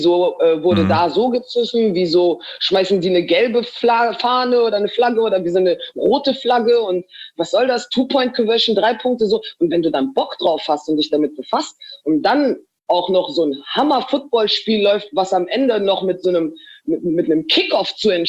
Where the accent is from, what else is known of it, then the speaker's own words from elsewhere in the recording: Munich, Bavaria, Germany; born there; aber sagen wir mal so, ich bin in München geboren.